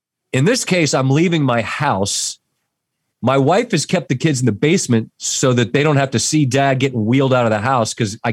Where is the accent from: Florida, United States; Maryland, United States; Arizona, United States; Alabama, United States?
Maryland, United States; You think we're like dumpster trash because we're from Maryland?